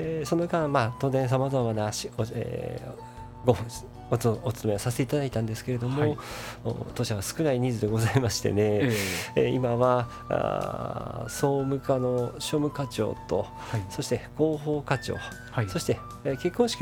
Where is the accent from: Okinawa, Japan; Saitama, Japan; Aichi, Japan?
Aichi, Japan; born there; 私実は愛知県生まれでございましてね